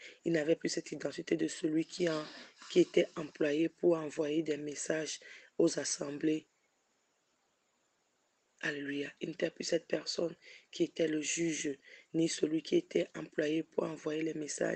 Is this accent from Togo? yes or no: yes; Togo; et nous sommes toutes du Togo.